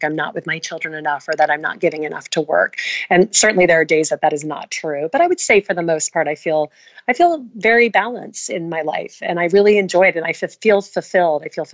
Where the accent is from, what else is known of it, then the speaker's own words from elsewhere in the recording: the South, United States; And I grew up in the South, and I think, you know, we have a saying that I talk about in the book, you catch more bees with honey.